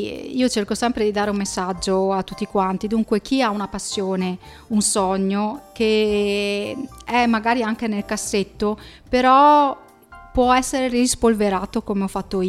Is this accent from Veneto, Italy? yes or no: yes; Badia Polesine, Veneto, Italy; sono di Badia Polesine